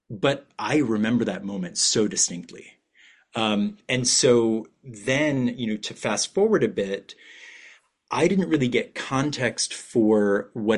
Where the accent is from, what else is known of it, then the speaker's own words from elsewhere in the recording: Ohio, United States; But really, you know, growing up in Northeast Ohio, my context was church.